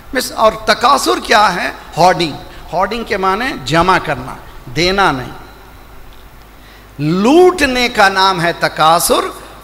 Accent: Alipur, Karnataka, India; مشہد سے میرا وطن بہت دور ہے, ساؤتھ انڈیا, بینگلور, بینگلور سے بہت دور علی پور, ایک چھوٹا سا دیہات ہے, 20,000 سادات کی بستی ہے.

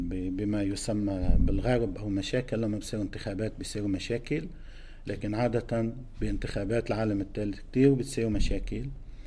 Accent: Lebanon

